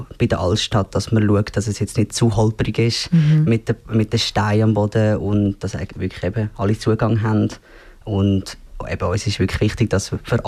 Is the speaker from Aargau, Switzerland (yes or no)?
yes; Aarau, Aargau, Switzerland; Genau, also ich bin in Aarau aufgewachsen